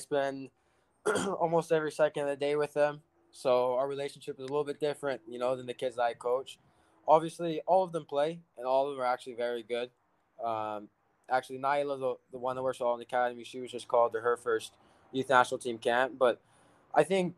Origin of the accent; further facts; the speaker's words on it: Keller, Texas, United States; I grew up in the Fort Worth, Keller area, so that's a solid drive to Frisco